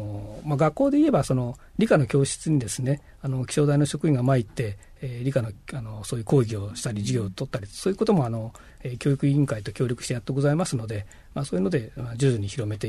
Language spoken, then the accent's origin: Japanese; Aichi, Japan; 私、まあ、出身が、まあ、愛知県なんですけども